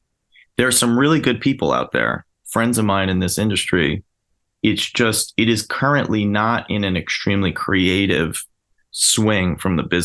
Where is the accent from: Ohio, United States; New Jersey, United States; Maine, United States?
New Jersey, United States; And look, I grew up in New Jersey, mm-hmm. and there's a certain culture where I grew up that is an underdog culture, right? Like, everybody makes fun of New Jersey.